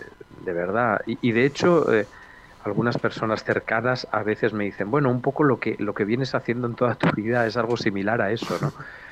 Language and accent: Spanish; Valencia, Valencian Community, Spain; Mi formación instrumental se originó en la tradición antigua, tradición de bandas de música de Valencia, que es de donde yo soy originario, y ya de muy niño tocaba la flauta travesera en una banda de música